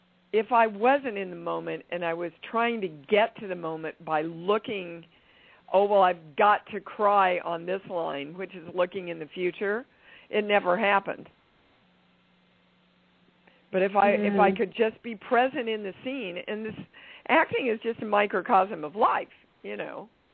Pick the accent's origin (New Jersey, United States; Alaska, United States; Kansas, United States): Kansas, United States; I'm from Kansas and we didn't study Buddhism or any of that stuff. We were doing good if we could accept Jewish people back in Kansas.